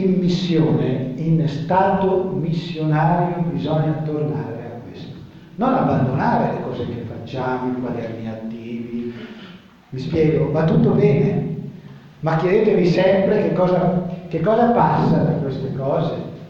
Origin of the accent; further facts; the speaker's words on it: Trivento, Molise, Italy; se ne vanno come i giovani della mia regione, io sono del Trivento